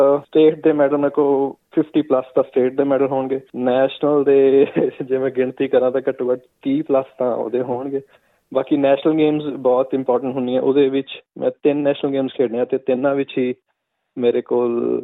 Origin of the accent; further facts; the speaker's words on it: Patiala, Punjab, India; ਮੈਂ ਪਟਿਆਲੇ ਤੋਂ ਹਾਂ